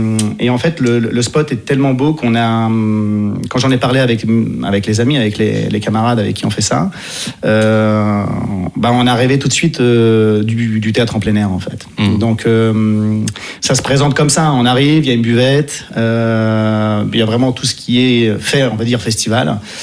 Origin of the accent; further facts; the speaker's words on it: Italy; moved away as an adult; now in Paris, France; Et moi, en plus, j'ai grandi en Italie, j'ai fait mes études en Italie.